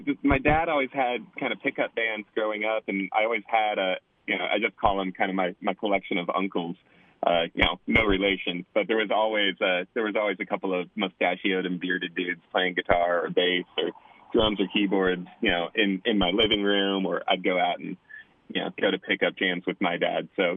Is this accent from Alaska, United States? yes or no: yes; Wasilla, Alaska, United States; also born or lived in Palmer; I grew up kind of at the base of Hatcher's Pass until I was seven, out there. It's technically Palmer, but, you know, kind of out in the sticks. And then from 7 to 18, I lived in Wasilla.